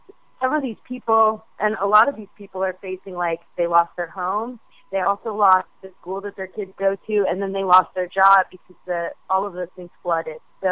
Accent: New Orleans, Louisiana, United States; I was first involved in the relief efforts just by, I'm from New Orleans.

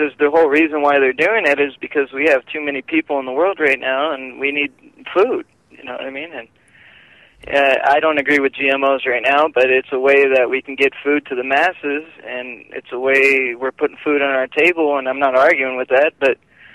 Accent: California, United States; California, SoCal.

